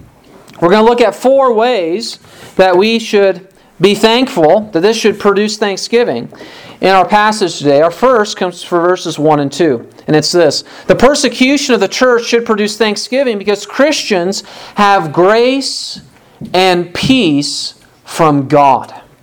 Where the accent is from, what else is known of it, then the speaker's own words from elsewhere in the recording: Illinois, United States; in other states, including my home state of Illinois